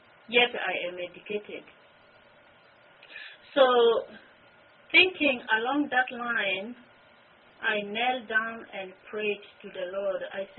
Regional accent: Sudan; now in United States; I am originally from Sudan. I came to this country as a refugee in June 3rd, 1999.

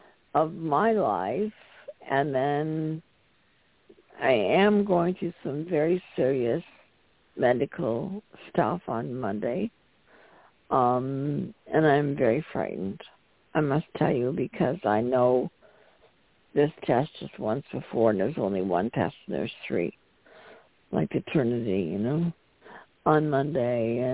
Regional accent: Minnesota, United States; And he is interned in my home state here in Minnesota.

